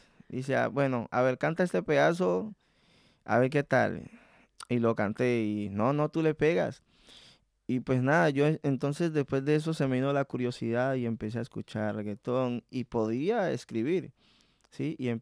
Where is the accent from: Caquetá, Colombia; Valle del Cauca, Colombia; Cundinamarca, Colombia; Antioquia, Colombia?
Valle del Cauca, Colombia; Cali; also born or lived in Olaya Herrera / Buenaventura; yo soy de Colombia. Nací en Olaya Herrera. Es un pueblito muy, muy bonito, Satinga, Nariño, ¿sí? Que pertenece al Nariño, lo estoy diciendo. Ahí retorné a Buenaventura. De Buenaventura cogí a Cali